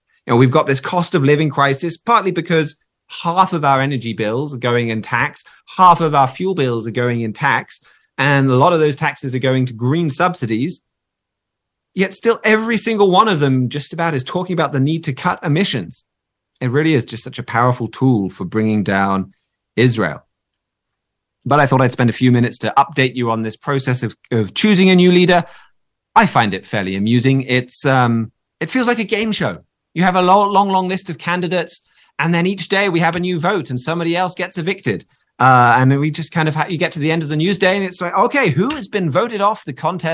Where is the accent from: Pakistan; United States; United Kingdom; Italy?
United Kingdom; Of course, being British, I've still got to get my obligatory complaint about the weather out there away here.